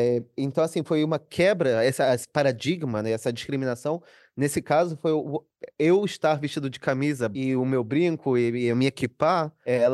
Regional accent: Rio de Janeiro, Brazil; Então, eu cresci no Rio de Janeiro, mas eu cresci dentro da comunidade judaica.

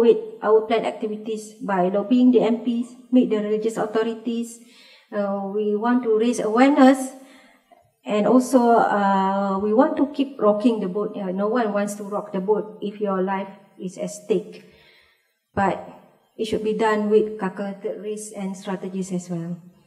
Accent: Malaysia; I can safely say as a Malaysian, Malaysia is not a moderate Muslim country

